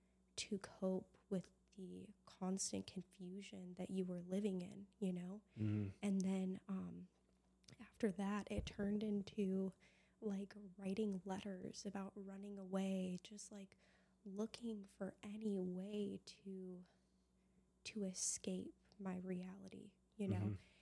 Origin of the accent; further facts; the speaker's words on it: Chicago, Illinois, United States; And we moved to Chicago. And so I grew up in Chicago from about the time I was 5 until 2018. I was like 22, okay.